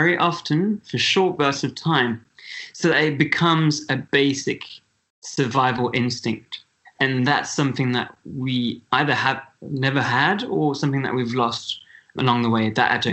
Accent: Switzerland; I'm from Switzerland. I'm very good on skis and the slopes, but swimming is another thing.

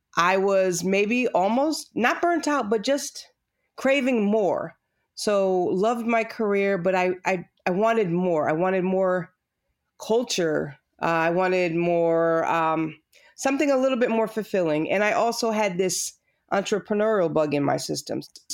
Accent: United States; born there; So, no, I was born in the States. I'm a third generation Cape Verdean American.

